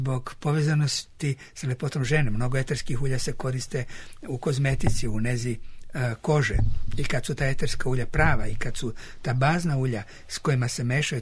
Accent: Serbia; mi iz Srbije smo plaćali negde oko 700 dolara.

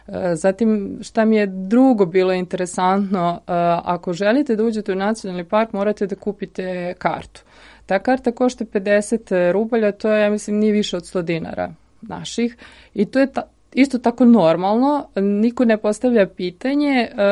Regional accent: Serbia; Tako da ima nekih stvari koje kod nas u Srbiji nema

